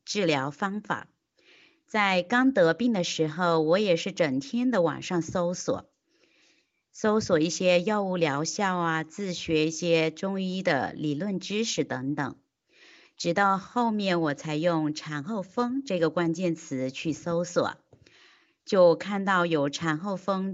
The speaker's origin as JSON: {"language": "Chinese", "region": "Fujian", "country": "China", "said": "我是福建的"}